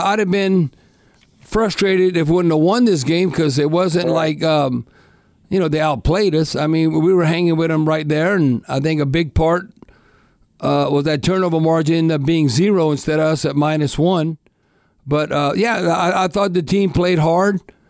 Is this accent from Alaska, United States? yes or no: no; Louisiana, United States; Well, we're from South Louisiana, or Gulf Coast, Gulf, Salt, Saints, whatever.